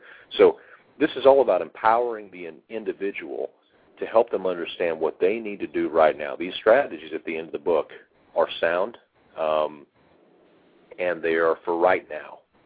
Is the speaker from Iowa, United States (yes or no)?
no; Tulsa, Oklahoma, United States; I was in Denver giving a speech, and I got back from the speech back to my hometown, and I had about 8 missed calls on my phone from the airline trip. It's not a very long trip from Denver to Tulsa, so I was concerned.